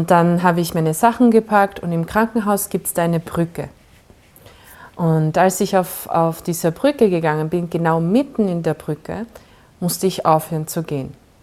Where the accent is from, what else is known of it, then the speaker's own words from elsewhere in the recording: Vienna, Austria; born there; Ich habe Wien nur gesehen als mein Geburtsort.